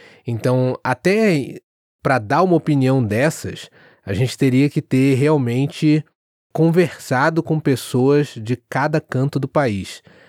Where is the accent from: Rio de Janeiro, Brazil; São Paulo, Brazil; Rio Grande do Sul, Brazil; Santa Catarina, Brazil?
Rio de Janeiro, Brazil; accent: carioca; Enquanto eu, como um carioca nato, sou suspeito para falar, mas eu mantenho claramente onde vou, por onde passo, mantenho o meu sotaque carioca.